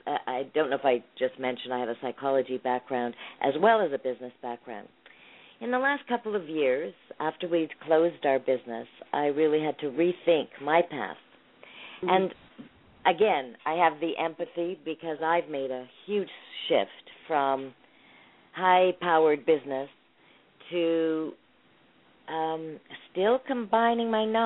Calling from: Toronto, Ontario, Canada; Toronto, yeah. Actually, yeah.

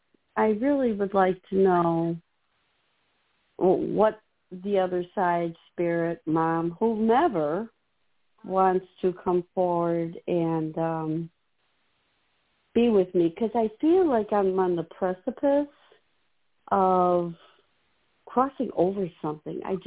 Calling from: Illinois, United States; I'm calling from Illinois.

